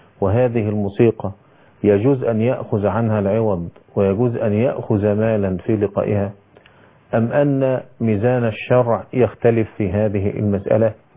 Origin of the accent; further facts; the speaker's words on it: Egypt; وانتهى الأمر عندنا في مصر في منتصف الخمسينيات إلى صدور قانون يعرف بحق المؤلف